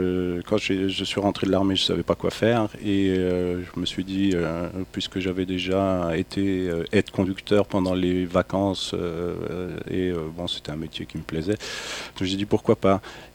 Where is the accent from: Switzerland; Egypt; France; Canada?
France; now in Dresden, Germany; je suis français, mais comme je te l'ai dit tout à l'heure avant l'antenne, j'habite en ex-Allemagne de l'Est, à Dresde depuis 1991, à part un court passage en France, près d'Angers, avec des amis musiciens en 2003-2004.